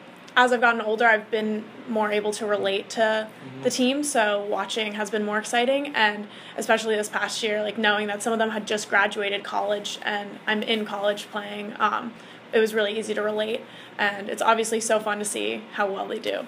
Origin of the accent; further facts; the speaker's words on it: Florida, United States; I'm from Florida, so it's very difficult for them to see a lot of my games, but when I'd come up to New England, I'd have schools come watch.